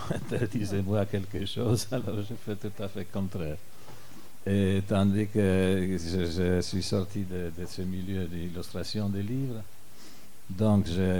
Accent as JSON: {"language": "French", "country": "Belgium", "lives_now": "Switzerland", "said": "Je suis belge, d'origine polonaise, résident en Suisse et travaillant pour les Français."}